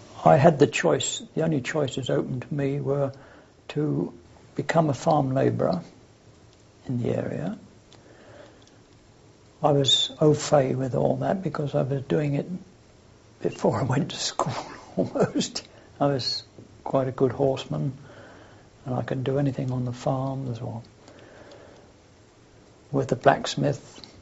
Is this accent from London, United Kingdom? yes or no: yes; London, United Kingdom; born there; I was born in London, St. Giles Hospital.